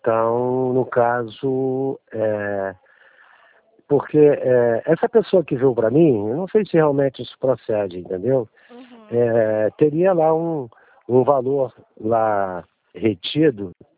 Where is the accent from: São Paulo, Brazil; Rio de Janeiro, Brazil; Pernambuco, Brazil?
Rio de Janeiro, Brazil; Búzios; Eu sou daqui de Búzios. Ao lado aqui de Cabo Frio.